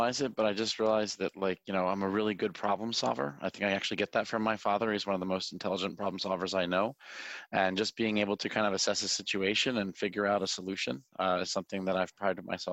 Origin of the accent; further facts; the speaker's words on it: Philadelphia, Pennsylvania, United States; Northeast Philadelphia.